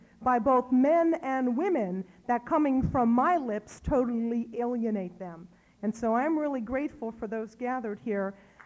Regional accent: United States; not only as an American, but also as an Arab

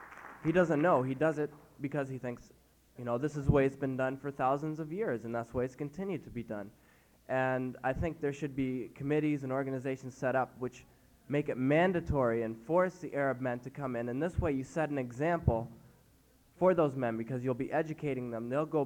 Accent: Canada; I'm a Canadian Arab.

